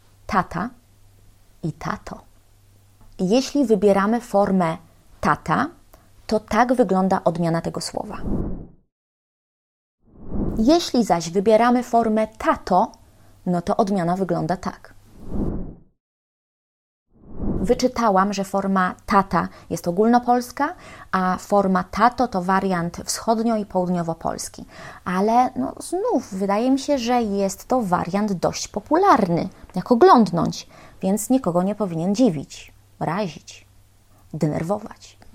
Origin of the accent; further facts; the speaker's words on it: Lublin Voivodeship, Poland; pochodzę z Lubelszczyzny i tam OM w wygłosie wymawia się jako OU. Kiedy zdałam sobie sprawę z tego, że nie wymawiam wygłosowego OM wzorcowo, zdecydowałam, że nad tym popracuję.